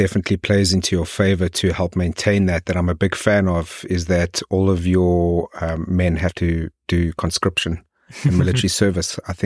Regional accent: South Africa; I come from South Africa where it's a blend of first and third and we've got our own rich history. And I'm a very proud and patriotic South African

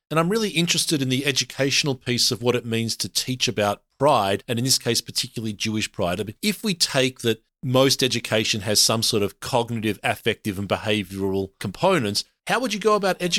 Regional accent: Australia; As a white straight guy growing up in Australia, that's not an experience that I am familiar with from a personal, but I do empathize with it.

